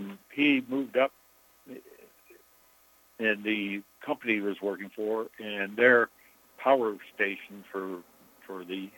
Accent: Charles City, United States; born there; So I was born in Charles City then.

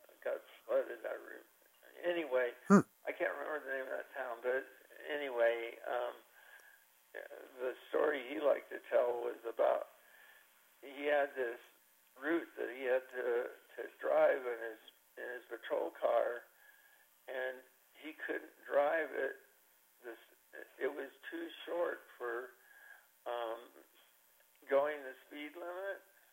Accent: Lynwood, California, United States; also born or lived in Maywood, California; But you know, I was born there, and I think we moved about six weeks from when I was born to Linwood, California, where my parents bought a house.

